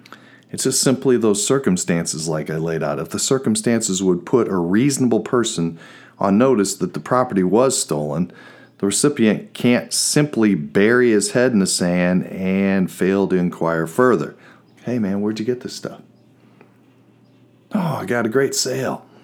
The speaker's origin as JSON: {"language": "English", "town": "Peoria", "region": "Illinois", "country": "United States", "tie": "born or raised there", "said": "And in Peoria, she lived on the East Bluff. I grew up on the East Bluff."}